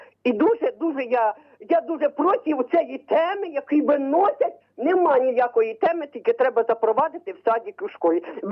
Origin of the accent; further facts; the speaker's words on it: Kyiv, Ukraine; Мені 67 років, я з Києва.